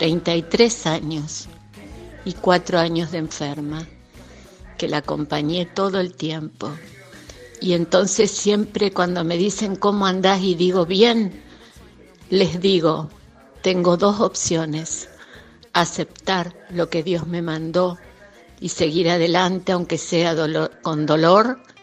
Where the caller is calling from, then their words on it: Santa Fe, Argentina; de Santa Fe